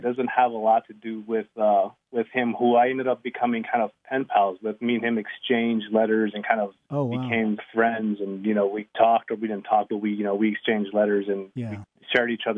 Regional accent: El Paso, Texas, United States; my upbringing and my experiences growing up in El Paso and going to Austin High School and just, you know, growing up in Central El Paso.

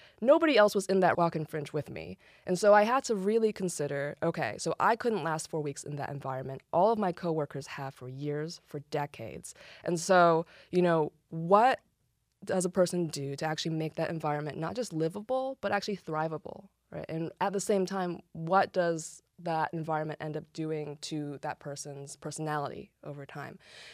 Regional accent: Rockville, Maryland, United States; moved away; also born or lived in North Potomac; Of Rockville, yes. Because you just can't really see your hometown until you leave it.

